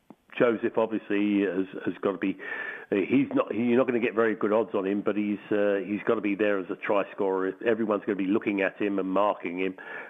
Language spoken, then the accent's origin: English; England, United Kingdom; The hope is that it doesn't happen on Sunday as an Englishman.